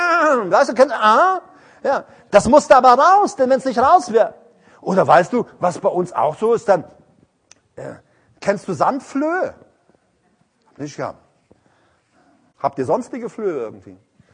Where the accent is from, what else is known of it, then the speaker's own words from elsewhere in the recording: Paraguay; Weißt du, ich komme ja aus Paraguay. Und weißt du, ich bin mal, bei uns als Kinder, wir laufen viel barfuß, die Erwachsenen auch.